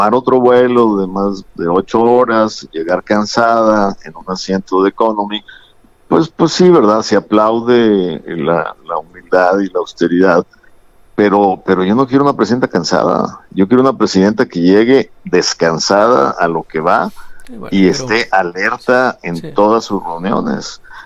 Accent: Mexico; yo como mexicano lo veo muy ineficiente.

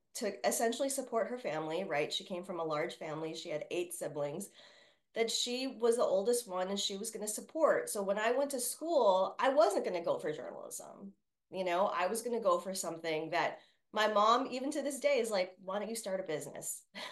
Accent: Chicago, Illinois, United States; because I'm not a Knicks fan, I grew up in Chicago

